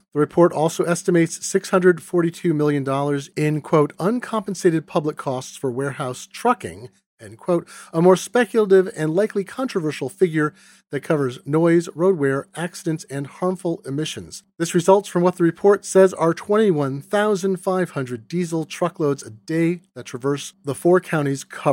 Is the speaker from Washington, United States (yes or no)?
yes; Seattle, Washington, United States; In my hometown of Seattle, Amazon flooded the most recent elections